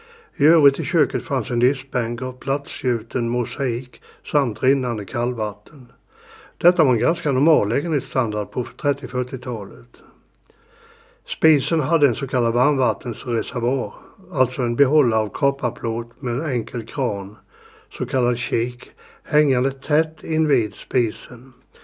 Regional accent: Jönköping, Jönköping County, Sweden; Vad jag har tänkt berätta om är mina barndomsår från Jönköping. Jag är född i Kristina församling i Jönköping 38. Alltså är jag av sen förkrigsmodell.

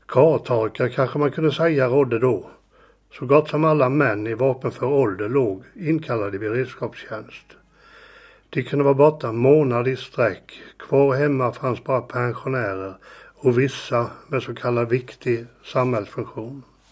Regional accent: Jönköping, Jönköping County, Sweden; Vad jag har tänkt berätta om är mina barndomsår från Jönköping. Jag är född i Kristina församling i Jönköping 38. Alltså är jag av sen förkrigsmodell.

